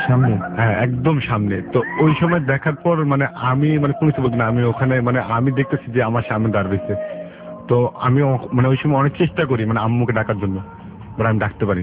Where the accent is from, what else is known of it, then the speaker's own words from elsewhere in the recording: Chittagong, Chittagong Division, Bangladesh; দেশের বাড়ি চিটাং।